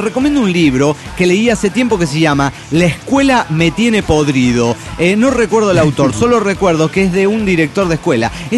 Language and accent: Spanish; Oruro, Bolivia; de Oruro, Bolivia.